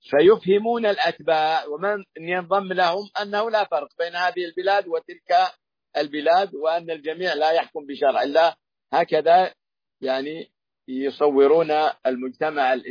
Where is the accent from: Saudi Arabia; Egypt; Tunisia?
Saudi Arabia